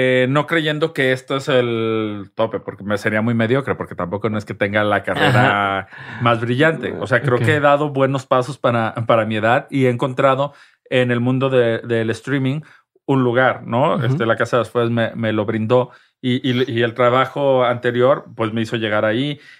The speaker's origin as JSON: {"language": "Spanish", "town": "Guadalajara", "region": "Jalisco", "country": "Mexico", "lives_now": "Mexico City, Mexico", "said": "México, que es el país que más amo y que disfruto, y yo soy de Guadalajara, yo en la Ciudad de México soy un foráneo"}